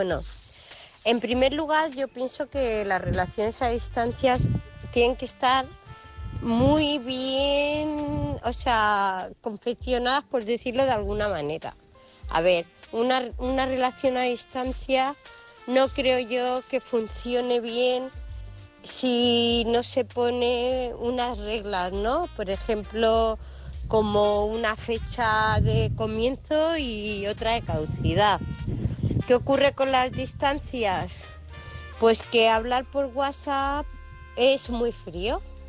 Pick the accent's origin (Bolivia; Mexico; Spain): Spain; moved away as an adult; now in England, United Kingdom; hace 13 años que me fui de España. Me vine aquí a Inglaterra con un periodo de un año, dejando pues eso, mi casa, mis amigos y una pareja de 8 años en España.